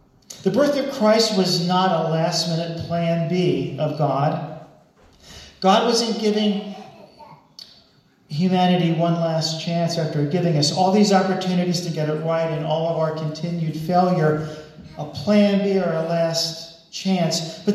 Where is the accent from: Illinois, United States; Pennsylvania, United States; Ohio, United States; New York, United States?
Pennsylvania, United States; Lebanon; born there; I was born in Lebanon, Pennsylvania, and I am a theology junkie.